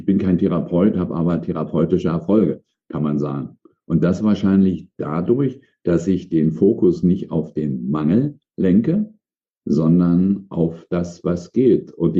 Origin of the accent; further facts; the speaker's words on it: East Germany, Germany; komme also sozialisiert im Osten, damals in der ehemaligen DDR, genau zur Wende weggekommen